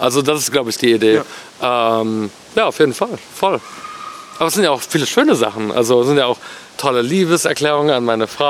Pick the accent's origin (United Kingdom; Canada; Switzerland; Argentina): Canada; Also ich kenne Leute in Kanada, wo ich herkomme, die haben das mit Untertiteln geguckt.